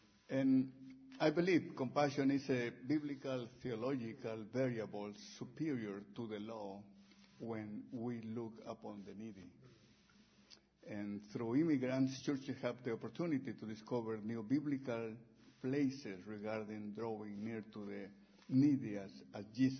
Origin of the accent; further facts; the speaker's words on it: Veracruz, Mexico; moved away as an adult; now in United States; I'm from Veracruz in Mexico. And I moved to the U.S. 11 years ago with my family.